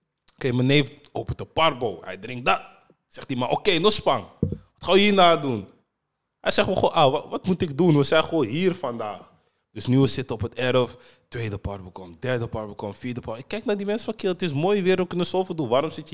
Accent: Netherlands; ze kijken naar me als Hollandse man sowieso.

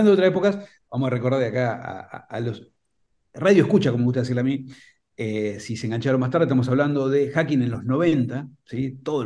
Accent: La Plata, Buenos Aires Province, Argentina; Yo soy de La Plata, así que era doble gasto

